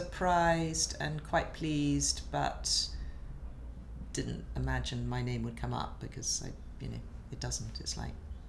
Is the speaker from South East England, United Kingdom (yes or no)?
no; London, United Kingdom; My date of birth is 21/5/59 and I'm from Notting Hill in London.